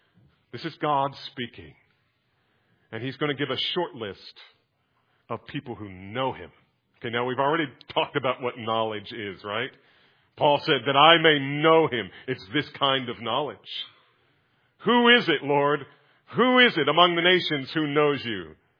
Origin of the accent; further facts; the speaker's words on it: New Jersey, United States; born there; You know where I was born? I was born in New Jersey.